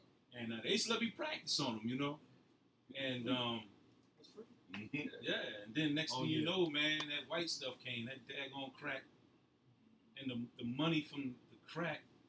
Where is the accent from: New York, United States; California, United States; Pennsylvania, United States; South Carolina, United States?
New York, United States; I'm from New York.